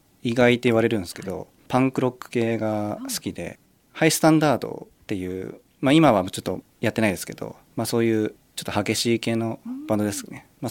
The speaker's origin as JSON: {"language": "Japanese", "region": "Tokyo", "country": "Japan", "said": "東京出身なんで"}